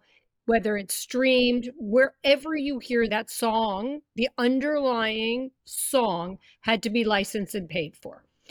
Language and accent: English; Philadelphia, Pennsylvania, United States; So I grew up in Philadelphia. My father and grandfather were in the nightclub business.